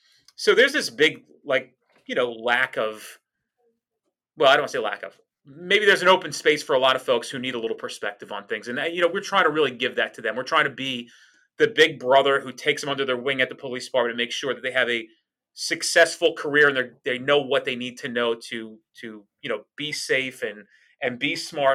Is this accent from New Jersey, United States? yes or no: yes; New Jersey, United States; I'm a Jersey boy. I'm through and through. I have, I'm as Jersey as it comes, Garrett.